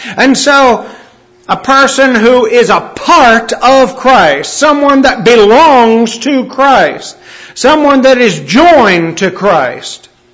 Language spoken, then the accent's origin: English; Langloth, Pennsylvania, United States; she was a member in my hometown congregation in Langloth, Pennsylvania, when I was growing up